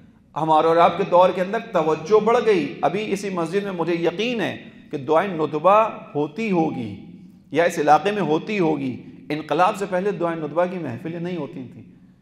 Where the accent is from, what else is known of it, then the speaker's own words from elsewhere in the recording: Pakistan; میں پاکستان کی توہین نہیں کر رہا, میں بھی پاکستانی ہوں, بتا رہا ہوں ہمارے حکمرانوں میں ہمت نہیں ہے